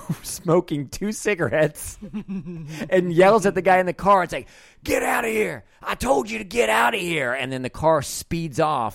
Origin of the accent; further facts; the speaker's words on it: the South, United States; She's from the Midwest, I'm from the South.